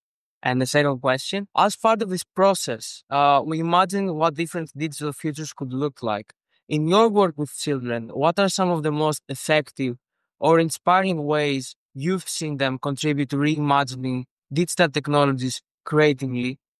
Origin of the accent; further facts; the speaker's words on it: Greece; English is a second language; I am 17 years old and I am from Greece.